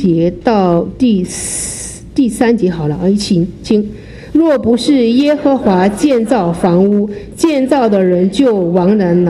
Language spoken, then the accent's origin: Chinese; China; moved away as an adult; now in United States; 因为我们中国人都比较勤奋，我们是第一批来美国的 first time immigration 的，我们都是第一批可能是那个移民的